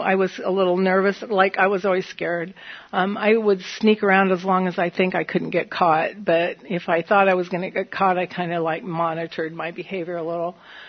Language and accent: English; Reedley, California, United States; We did move back to my hometown, and I lived in a small town, and I worked, and there was this little place on Main Street. It was Reedley, California. There were about 12,000 people there